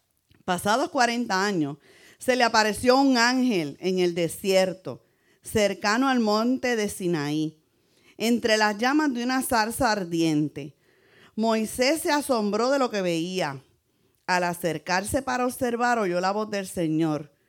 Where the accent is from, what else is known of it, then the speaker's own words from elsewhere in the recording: Puerto Rico; Y pues soy de Puerto Rico, para los que no me conocen